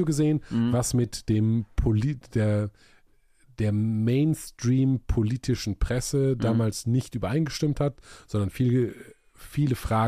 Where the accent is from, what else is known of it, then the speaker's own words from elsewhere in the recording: Hagen, North Rhine-Westphalia, Germany; Ich komme aus Hagen, das Tor zum Sauerland.